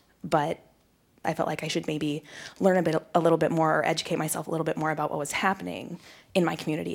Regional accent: St. Paul, Minnesota, United States; I'm from St. Paul.

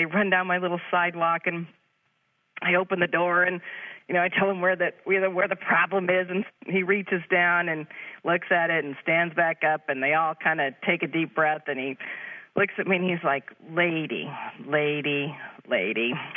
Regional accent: St. Louis, Missouri, United States; I'm from St. Louis, Missouri.

